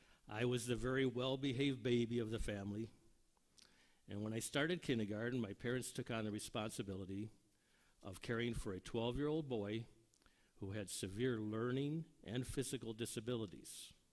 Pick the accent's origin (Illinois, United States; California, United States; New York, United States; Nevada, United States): Illinois, United States; Waukegan; born there; I was born right here in Waukegan, near what is called the downtown area, or used to be called the business district.